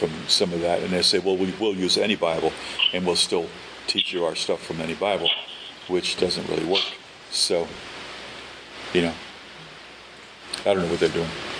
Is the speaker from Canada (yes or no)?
no; Alexandria, Alexandria Governorate, Egypt; We're from Alexandria, Egypt.